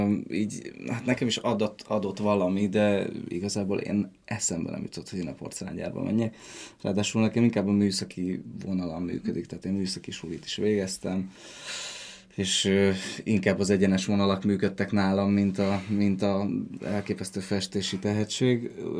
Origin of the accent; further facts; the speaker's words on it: Veszprém, Veszprém County, Hungary; Aztán Veszprém, ugye a nagyváros, ami közelünkben volt, én ott nőttem fel